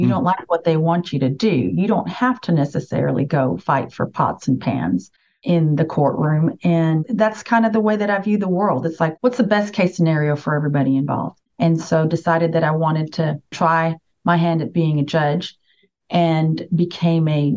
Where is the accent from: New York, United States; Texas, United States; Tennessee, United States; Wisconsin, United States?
Texas, United States; San Antonio; So I grew up in San Antonio, went to Ursuline Academy, because if you're from San Antonio, you have to start with where you went to high school.